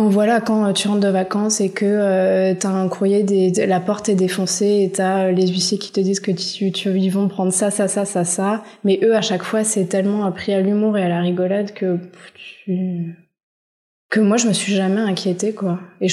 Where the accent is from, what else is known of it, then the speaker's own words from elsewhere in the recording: Paris, Île-de-France, France; J'ai grandi dans le 9e arrondissement, à Paris.